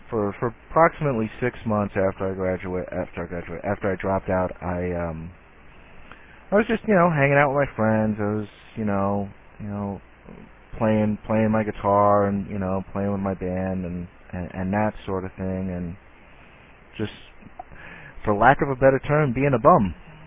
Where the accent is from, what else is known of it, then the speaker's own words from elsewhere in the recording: New York City, New York, United States; I grew up in Queens, New York. I basically, from the age of about 5 on, I lived in Queens, New York.